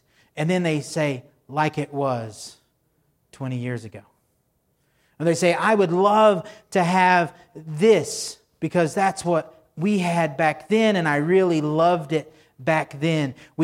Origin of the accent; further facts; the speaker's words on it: Texas, United States; Growing up in Texas, they always call it the fundamentals.